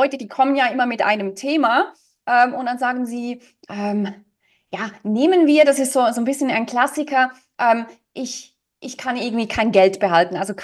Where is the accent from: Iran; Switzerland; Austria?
Switzerland; Vielleicht habe ich es als Schweizerin so komisch betont